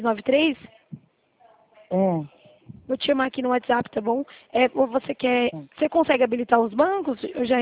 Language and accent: Portuguese; Campinas, São Paulo, Brazil; eu sou de Campinas, Sumaré, interior de São Paulo.